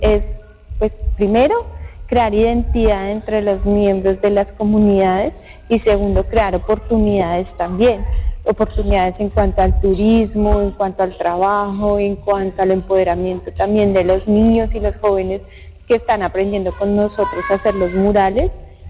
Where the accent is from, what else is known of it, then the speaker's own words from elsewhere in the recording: Bogotá, Bogotá D.C., Colombia; vengo de la ciudad de Bogotá